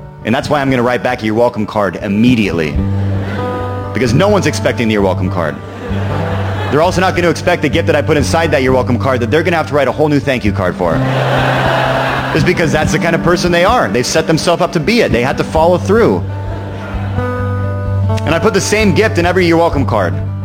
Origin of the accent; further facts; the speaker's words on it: Seattle, Washington, United States; born there; I was born in Seattle